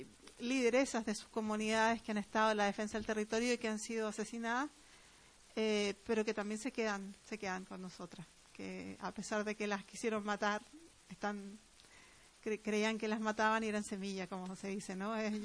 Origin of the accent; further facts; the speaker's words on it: Chile; a pesar de que soy chilena y en Chile